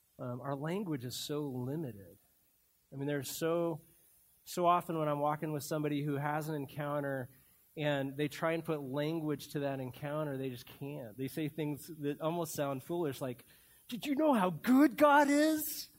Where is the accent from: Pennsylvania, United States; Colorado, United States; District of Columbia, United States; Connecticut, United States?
Colorado, United States; born there; also born or lived in Montana; So I was born in Colorado, and when the fall hits and you start seeing the cold air, it's amazing.